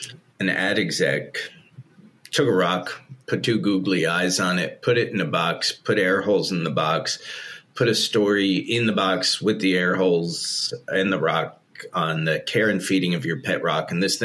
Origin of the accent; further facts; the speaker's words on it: Manhattan, New York, United States; I kid you not, I grew up in Manhattan.